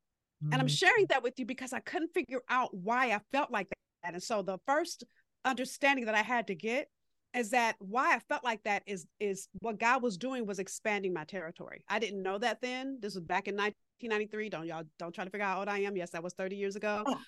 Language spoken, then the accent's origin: English; Los Angeles, California, United States; this was right after the LA riots, so 93, and I'm from Los Angeles. So I was in LA at the time.